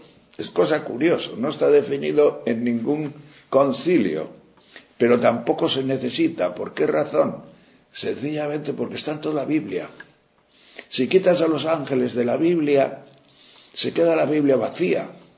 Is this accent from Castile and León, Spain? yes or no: yes; Castile and León, Spain; Yo cuando leo esto de San Pedro me acuerdo más bien de mi pueblo y de aquellos pueblos de la montaña leonesa